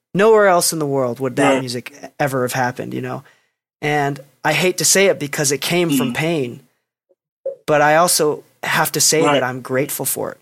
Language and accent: English; Chicago, Illinois, United States; like I grew up in Chicago.